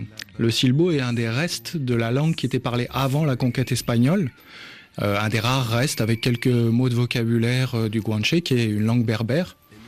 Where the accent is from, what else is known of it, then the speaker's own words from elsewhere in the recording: France; accent: French; Mais moi, quand je siffle en espagnol, j'ai l'accent français, c'est sûr, ouais.